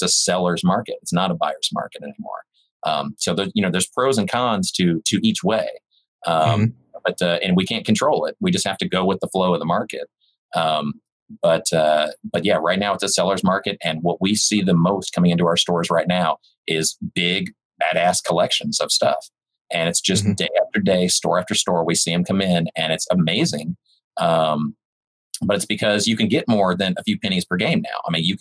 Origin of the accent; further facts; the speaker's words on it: Texas, United States; also born or lived in California, United States; I was born in California, but lived most of my life in Texas. So I consider myself a Texan.